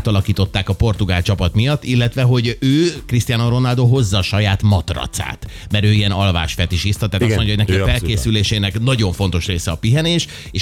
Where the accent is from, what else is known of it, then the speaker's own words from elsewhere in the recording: Zala, Hungary; És Zalföldön nőttem föl, aztán mégis tudok.